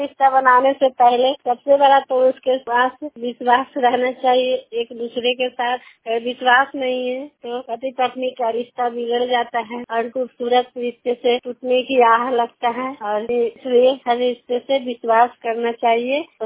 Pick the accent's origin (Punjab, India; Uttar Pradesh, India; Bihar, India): Bihar, India; मैं जिला नालंदा के रहने वाली हूँ।